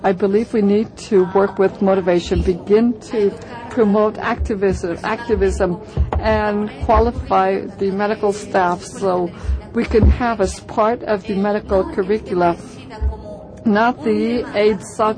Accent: Mexico City, Mexico; I come from Mexico City, and I work with Comprehensive Health for Women, which is a feminist group in Mexico.

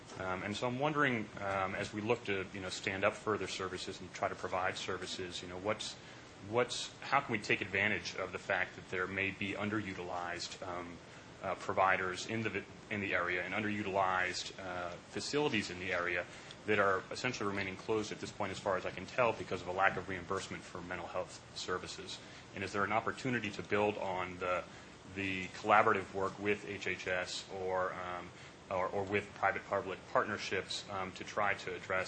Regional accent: New Orleans, Louisiana, United States; I'm from New Orleans.

